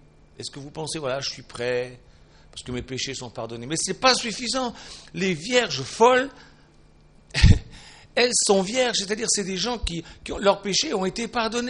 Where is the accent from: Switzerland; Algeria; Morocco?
Switzerland; now in France; bien que je ne sois pas français, je suis suisse, mais depuis le temps que je vis ici en France, ben voilà, c'est devenu mon pays un peu.